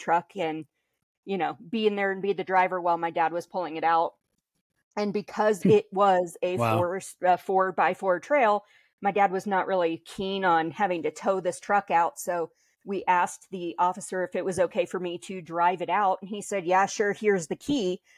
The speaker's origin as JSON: {"language": "English", "town": "Estes Park", "region": "Colorado", "country": "United States", "tie": "born or raised there", "said": "I grew up in Estes Park, so..."}